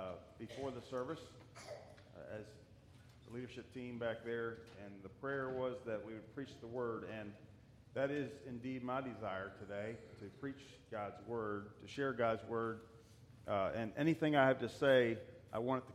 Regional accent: Athens, Tennessee, United States; We're from Athens, Tennessee, where we attend the Wellspring Mennonite Church, and I serve as deacon there.

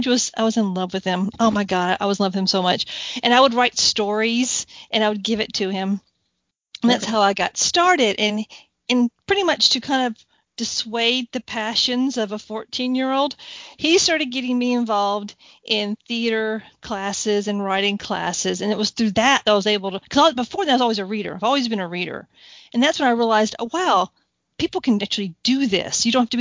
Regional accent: United States; I am not English. I'm not old-fashioned. I'm very much a very American.

